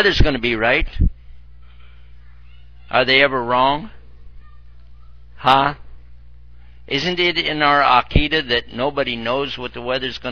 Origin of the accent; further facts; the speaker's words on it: Texas, United States; I'm from Texas. We can't pronounce some words.